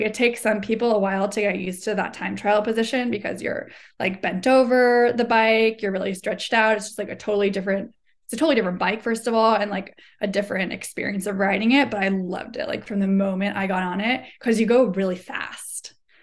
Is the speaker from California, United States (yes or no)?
yes; Davis, California, United States; So I grew up on a bike. I'm from Davis, California, which is Bike Town, USA. So that's just how I got around town as a kid.